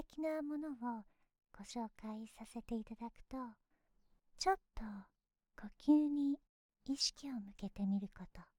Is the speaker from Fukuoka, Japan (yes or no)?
no; Tokyo, Japan; born there; 出身は普通に日本の東京で生まれましたが、英語のオープンな文化が好きだったり、異文化とかにずっと興味があったので、外国人と一緒に働いていたりもしました。